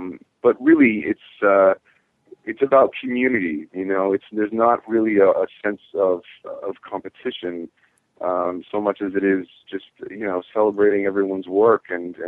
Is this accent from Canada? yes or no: yes; Hamilton, Ontario, Canada; my brother teaches young kids and college students as well up in my hometown of Hamilton.